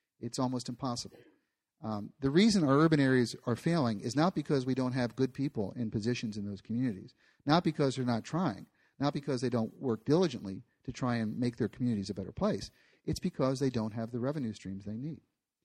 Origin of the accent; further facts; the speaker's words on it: Easton, United States; My hometown of Easton, 27% of the market assessed value of Easton is tax exempt.